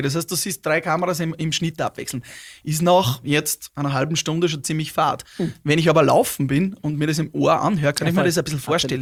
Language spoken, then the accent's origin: German; Upper Austria, Austria; weil wir es halt entdecken als Oberösterreicher